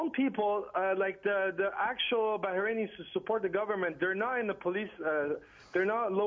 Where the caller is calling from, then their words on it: Vancouver, British Columbia, Canada; I'm from Vancouver.